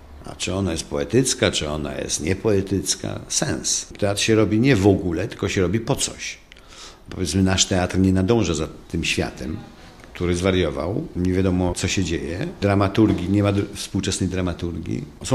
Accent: Lviv, Lviv Oblast, Ukraine; now in Paris, France; ja jestem tułaczem, bo jestem wyrzucony z Lwowa, mojego miasta rodzinnego, gdzie pokolenia moich przodków mieszkało.

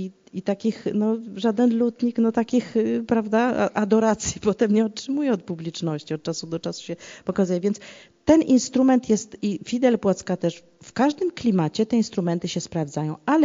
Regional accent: Iran; ja przyjechałam z Iranu, tam musiałam w szmatkach na głowie, nie mogłam śpiewać

